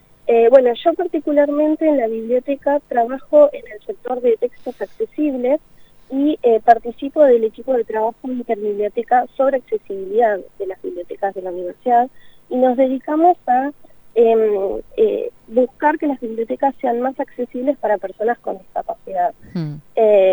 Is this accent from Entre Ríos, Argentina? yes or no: no; La Plata, Buenos Aires Province, Argentina; Yo soy de La Plata, vine a estudiar a la Universidad Nacional de La Plata la carrera de bibliotecología